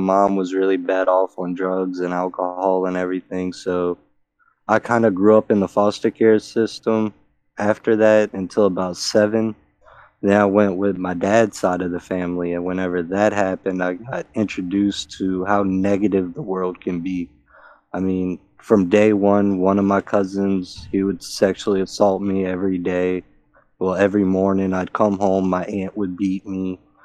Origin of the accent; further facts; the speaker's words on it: New Orleans, Louisiana, United States; I'm 29. I'm from New Orleans, Louisiana, and I'm just blessed to be here.